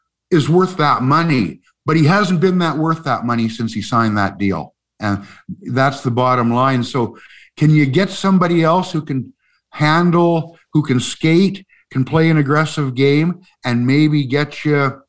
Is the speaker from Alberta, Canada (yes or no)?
no; Vancouver, British Columbia, Canada; growing up in Vancouver, I had an aunt who lived in Seattle.